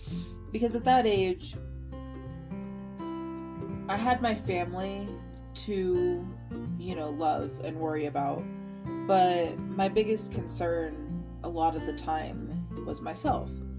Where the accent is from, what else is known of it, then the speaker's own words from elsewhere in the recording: the South, United States; Most of the churches I attended were Baptist because I grew up in the South.